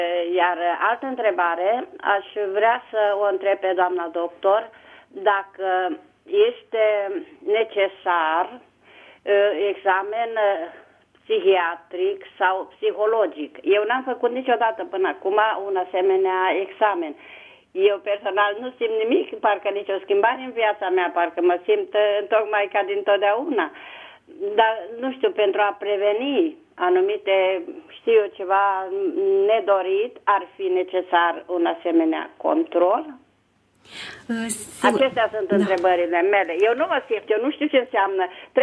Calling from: Bucharest, Romania; vă sunt din București.

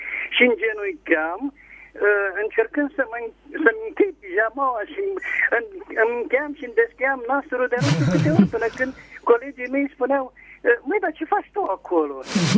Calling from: Ialomița County, Romania; și sunt din Ialomița.

